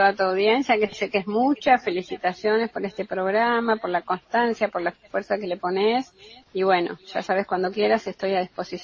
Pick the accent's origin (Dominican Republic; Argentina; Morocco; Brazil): Argentina; y levantemos también el espíritu como argentinos, ¿no?